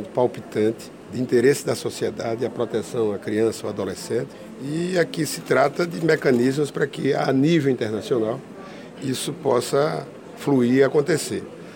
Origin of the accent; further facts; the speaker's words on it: Alagoas, Brazil; E nós, que somos de Alagoas, ficamos felizes em sediar esse encontro.